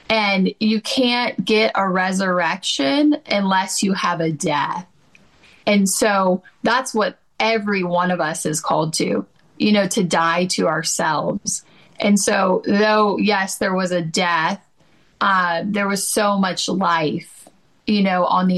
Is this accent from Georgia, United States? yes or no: yes; Georgia, United States; Yeah, so I was born and raised in Georgia.